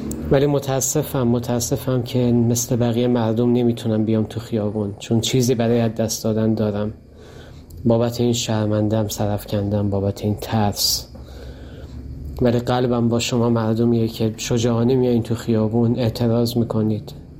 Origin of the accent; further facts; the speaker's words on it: Iran; منم یک ایرانیم.